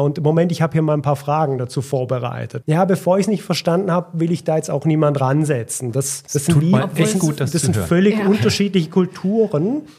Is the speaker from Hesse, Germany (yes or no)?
no; Rottweil, Baden-Württemberg, Germany; also born or lived in Lake Constance; now in Switzerland; ich bin ja selber Deutscher aus Rottweil ursprünglich, bin jetzt seit 25 Jahren in der Schweiz. Also wir waren immer sehr schweizbezogen. Ich bin viel am Bodensee aufgewachsen